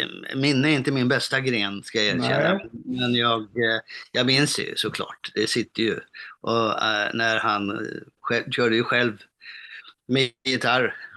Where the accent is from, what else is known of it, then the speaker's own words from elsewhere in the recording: Stockholm, Stockholm County, Sweden; jag är ju född och uppvuxen i Stockholm, i Traneberg i Stockholm.